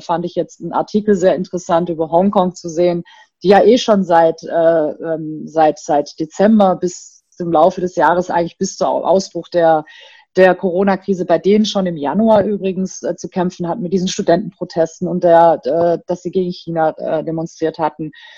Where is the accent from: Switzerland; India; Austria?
India; Ich bin ja selber ursprünglich aus Indien.